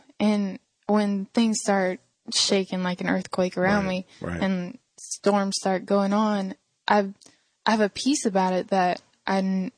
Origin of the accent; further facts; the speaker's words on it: East Coast, United States; born and raised on the East Coast, we mm-hmm. never even felt a minor earthquake